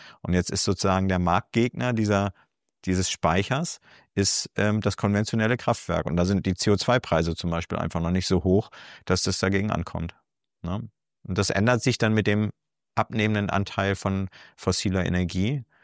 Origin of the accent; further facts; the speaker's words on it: Schleswig-Holstein, Germany; in Gammelund oder Bollingstedt, je nachdem, wie sehr man mit den lokalen Verhältnissen da vertraut ist. Ich komme aus der Gegend.